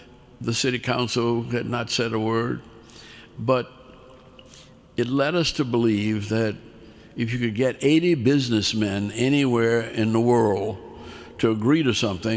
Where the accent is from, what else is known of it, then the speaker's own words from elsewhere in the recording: New Orleans, Louisiana, United States; I said, I'm from New Orleans, and I really have spent very little time in Birmingham.